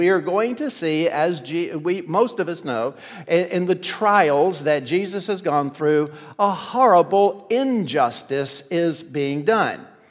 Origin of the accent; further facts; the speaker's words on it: Memphis, Tennessee, United States; Kay and I grew up in Memphis, Tennessee, and right outside of the Shelby County Courthouse is a big statue of Lady Justice.